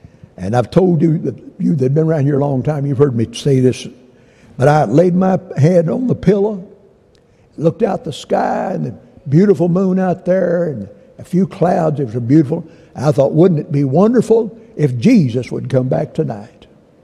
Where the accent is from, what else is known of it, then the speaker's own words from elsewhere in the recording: Soddy-Daisy, Tennessee, United States; But I was born and raised down in Saudi, Tennessee, as you've heard me say many times. That's the garden spot of the world, I've told you. But it was a great place to live.